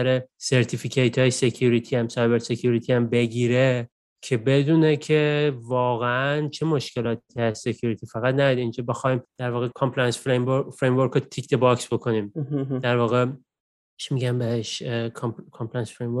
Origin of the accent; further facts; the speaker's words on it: Iran; moved away as an adult; در واقع ایران من درس میخوندم، ایران ریاضیات کاربردی میخوندم.